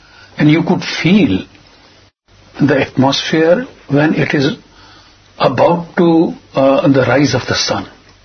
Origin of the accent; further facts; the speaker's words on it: Jammu and Kashmir, India; born there; I was born in Jammu and Kashmir, the northern state of India.